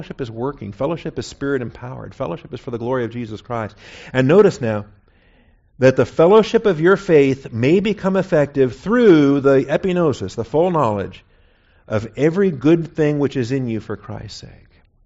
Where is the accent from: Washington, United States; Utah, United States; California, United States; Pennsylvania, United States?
Washington, United States; Seattle; I grew up in Seattle, Washington at Evergreen Baptist Church.